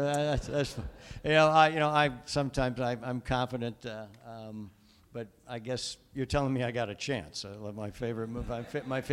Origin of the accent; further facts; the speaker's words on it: Midland, Michigan, United States; And I hail from Midland.